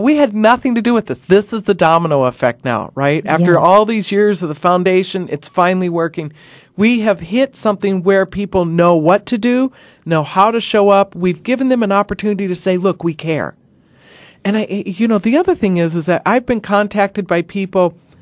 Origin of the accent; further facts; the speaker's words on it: South Dakota, United States; I come from the Dakotas, the Great Mountains, the Black Hills of South Dakota.